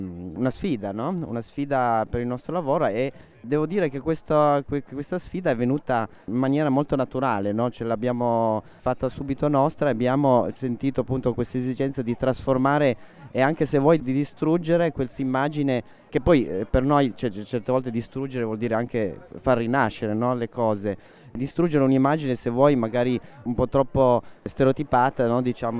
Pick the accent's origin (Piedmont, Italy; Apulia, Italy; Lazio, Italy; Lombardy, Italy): Piedmont, Italy; Turin; cose che per esempio noi che siamo di Torino, una città molto più contemporanea, se vuoi, di Venezia